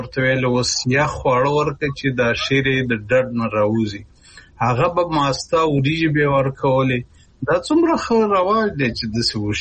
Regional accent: Kunar, Afghanistan; زمونږ په محیط کې چې زه په کنړ کې لوی شوم زه چې کوچنی وم

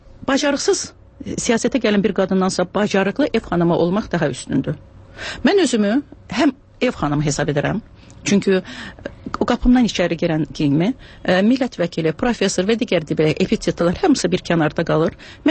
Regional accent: Kalbajar, Kalbajar District, Azerbaijan; born there; also born or lived in Shusha; Şuşa mənim uşaqlığımdır, Şuşa mənim gəncliyimdir. Özüm zatım hərbiçi olduğuna görə, Kəlbəcərdə işlədiyinə görə mən Kəlbəcərdə doğulmuşam. Yəni, bütün bu dağ bölgələrinə, dağ rayonlarına aid olan keyfiyyətləri çalışmışam, özümdə birləşdirəm.

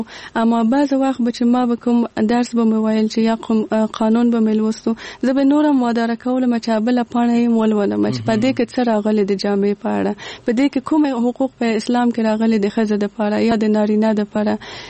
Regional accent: Kabul, Afghanistan; زه په کابل کې زیږېدلې یم او دلته مې ژوند کړی

